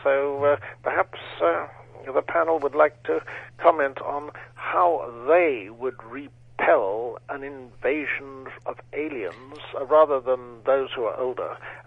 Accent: Cape Town, Western Cape, South Africa; born there; Yes, I was born in Cape Town

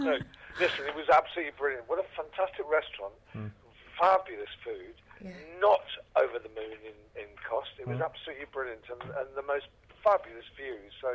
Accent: London, United Kingdom; accent: Cockney; Oh, listen, I'm a Cockney and I don't understand it, so, and I've worked on it.

